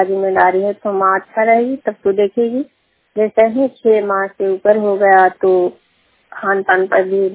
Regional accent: Harnaut, Bihar, India; थाना हरनौत, जिला नालंदा की रहने वाली हूँ।

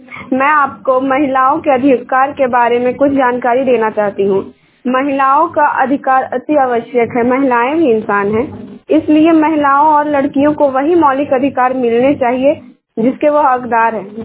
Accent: Bhawanpur, Bihar, India; ग्राम Bhawanpur post करियोना जिला नवादा की रहने वाली हूँ और उच्च माध्यमिक विद्यालय भवनपुर कक्षा 12वीं की मैं छात्रा हूँ।

